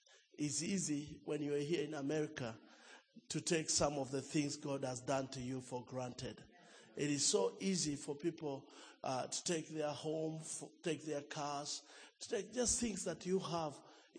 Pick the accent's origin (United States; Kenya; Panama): Kenya; Nakuru, Nakuru County; I'm from Nakuru, Kenya.